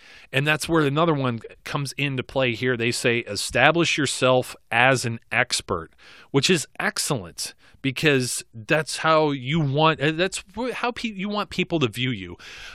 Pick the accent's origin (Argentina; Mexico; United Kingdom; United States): United Kingdom; England; you could tell as being an English guy, I say well instead of good.